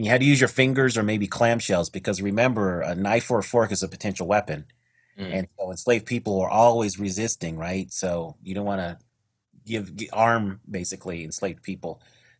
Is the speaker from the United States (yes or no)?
yes; Denver, Colorado, United States; I grew up in Denver, Colorado, which probably lost me with street cred with a lot of people.